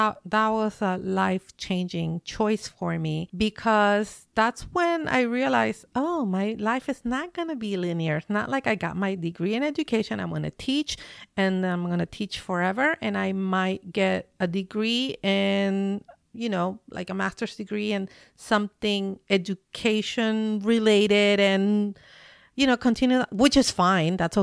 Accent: Chile; even though I'm from Chile and I was, you know, I grew up there, just being there.

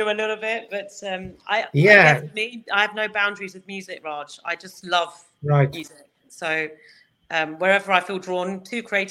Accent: London, United Kingdom; I'm a Londoner, born and bred.

